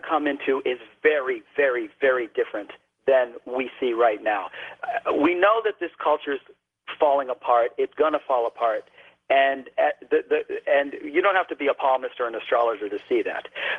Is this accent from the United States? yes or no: yes; United States; And I'm proud to say that because I am an American.